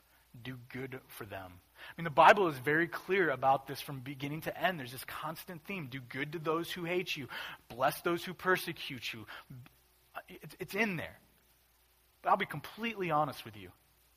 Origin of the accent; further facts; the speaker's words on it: United States; We as Americans, we don't like paying taxes. I think it's something that's fundamental to being American.